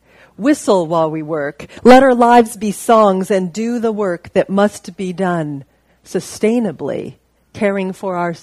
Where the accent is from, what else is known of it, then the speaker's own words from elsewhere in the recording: Oregon, United States; I grew up in Oregon.